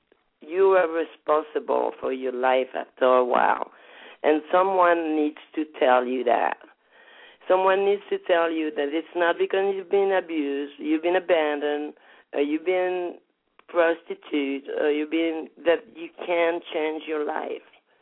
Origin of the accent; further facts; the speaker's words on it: France; We were 4 girls here in my hometown in France that were doing drugs and were crazy a little and, you know, doing what we were doing.